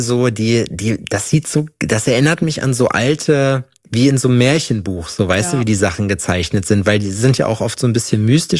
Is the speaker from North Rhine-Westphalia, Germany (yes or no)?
yes; Schalksmühle, North Rhine-Westphalia, Germany; ich komme ja aus der Grenze zum Pott hinten, also Schalksmühle, das ist halt so bei Hagen, so in der Nähe von Dortmund.